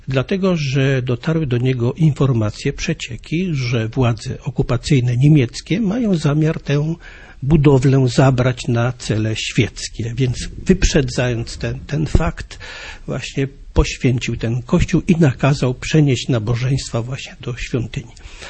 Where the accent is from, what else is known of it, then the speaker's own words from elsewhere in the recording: Szczakowa, Silesian Voivodeship, Poland; jak pan profesor powiedział. Pochodzę z parafii Szczakowa, obecnie w diecezji sosnowieckiej.